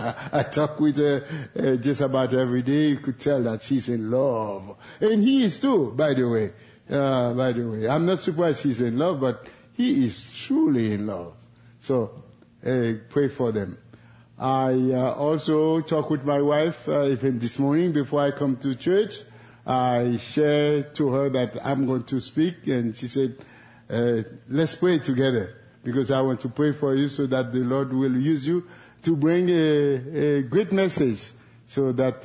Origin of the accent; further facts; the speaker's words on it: Haiti; now in Casper, United States; I'm from Haiti. My blood is thin.